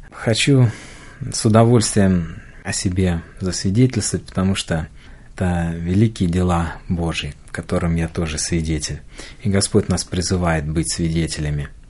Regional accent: Volgograd, Volgograd Oblast, Russia; Как уже было сказано, я из Волгограда. Мне сейчас, вот совсем недавно, когда мы эту передачу записываем, накануне мне исполнилось 33 года.

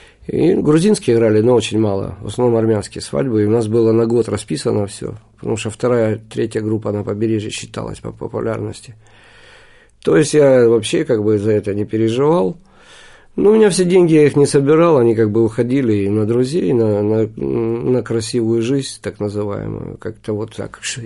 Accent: Kyiv, Ukraine; еще с детства, еще с Киева. Я родился на Подоле, потом жил на Батыевой горе в Киеве

